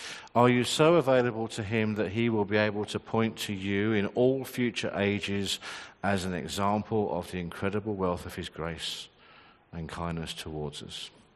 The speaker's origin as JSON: {"language": "English", "region": "England", "country": "United Kingdom", "said": "I'm English. We don't do that."}